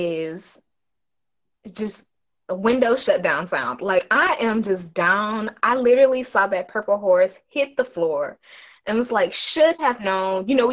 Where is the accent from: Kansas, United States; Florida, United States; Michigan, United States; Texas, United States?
Texas, United States; Because I'm from Texas and I'm for real down with that Yeehaw culture.